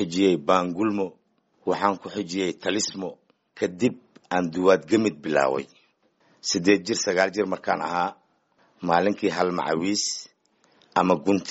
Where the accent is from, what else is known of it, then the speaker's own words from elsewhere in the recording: Jilib, Middle Juba, Somalia; born there; aniga waxaan ku dhashay Jilib